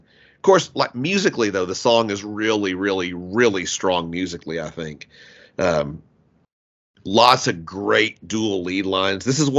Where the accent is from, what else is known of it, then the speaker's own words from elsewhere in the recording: United States; Oh, well, I'm an American.